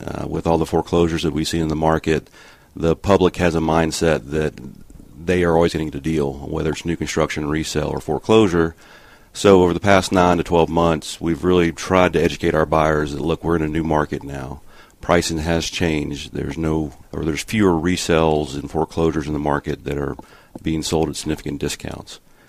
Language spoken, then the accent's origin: English; Atlanta, Georgia, United States; I was born and raised in Atlanta. I think one of the few remaining people that were raised here and still live here.